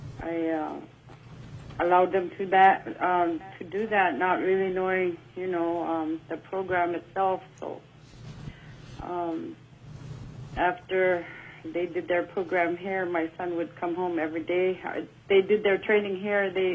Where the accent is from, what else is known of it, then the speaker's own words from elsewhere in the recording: Selawik, Alaska, United States; I'm from Selawik